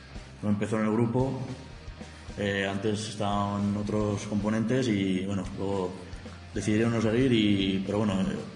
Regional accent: Sesma, Navarre, Spain; Somos un grupo de street punk, venimos de Sesma, de la Ribera.

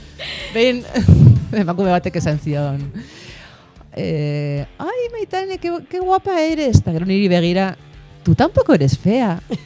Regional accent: Pamplona, Navarre, Spain; now in Zizur, Spain; Donibaneko naiz, mutilare Donibanekoa da, gero ni zizurrera joan nintzen bizitzera, eta gero elkarrekin erosik nuen pisu txiki bat Jarauta kalean.

